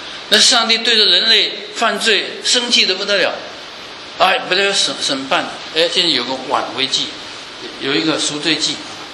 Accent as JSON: {"language": "Chinese", "country": "China", "said": "他是犹太人，我是中国人"}